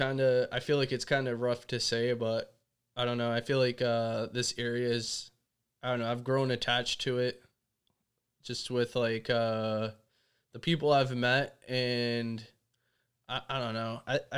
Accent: East Coast, United States; now in San Diego, United States; Like, I'm from the East Coast originally, and, like, the weather here makes such a difference in my ability to breathe.

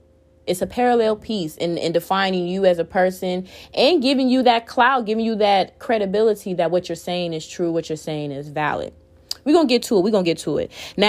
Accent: Chicago, Illinois, United States; I'm from the Midwest, you know what I'm saying? Chicagoland area. We got brick houses and shit up here.

